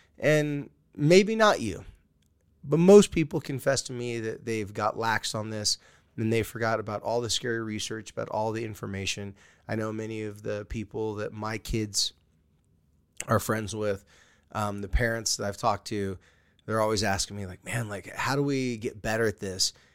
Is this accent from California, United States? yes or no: yes; California, United States; because, you know, I'm a surfer from California.